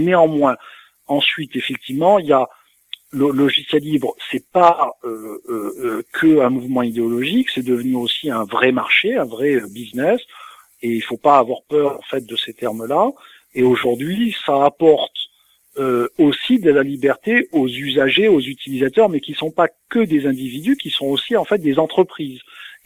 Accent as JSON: {"language": "French", "town": "Toulon", "region": "Provence-Alpes-Côte d'Azur", "country": "France", "tie": "born there", "said": "Moi, vous savez, je suis né à Toulon, ça s'entend peut-être avec mon accent, et je suis profondément attaché à mes racines provinciales"}